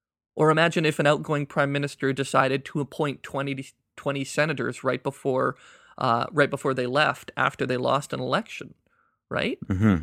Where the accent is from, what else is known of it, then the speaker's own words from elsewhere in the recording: Canada; And so the conflict in Canada is how do we ensure